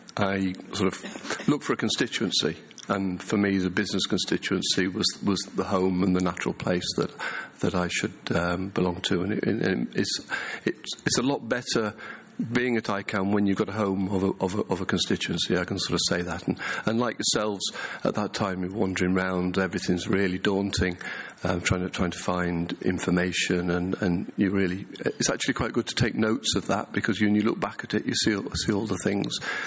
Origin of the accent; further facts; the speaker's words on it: United Kingdom; now in Spain; I'm British, but I moved there 20 years ago.